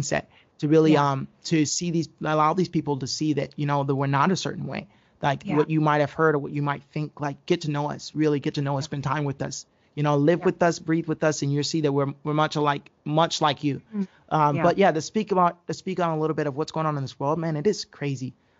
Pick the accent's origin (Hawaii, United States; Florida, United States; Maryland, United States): Hawaii, United States; growing up in Hawaii, you do assume in a sense that, you know, there's not as much racism in Hawaii